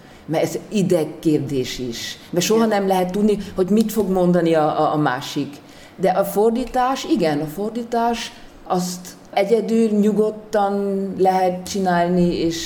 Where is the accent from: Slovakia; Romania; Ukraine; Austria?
Austria; Vienna; born there; first language German; Hungarian is a second language; Én 57-ben születtem Bécsben.